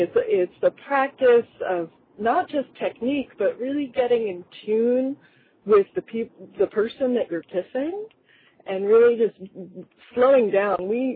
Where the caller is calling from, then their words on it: New Jersey, United States; I am in New Jersey.